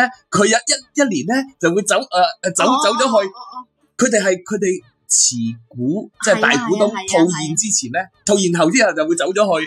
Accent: Guangdong, China; 我出差到一個蘭州啊，咁你知啦，我哋廣東人去到外地，

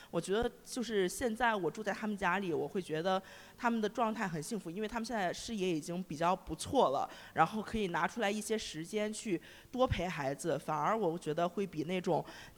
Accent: Hebei, China; now in Shanghai, China; 然后包括我现在在上海，我是河北人，我现在在上海也是住在舅舅家里面

